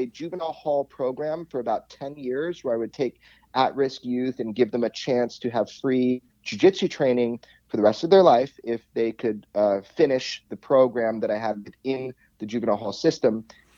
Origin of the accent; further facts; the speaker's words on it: Santa Monica, California, United States; Born and raised in Los Angeles, Santa Monica, California.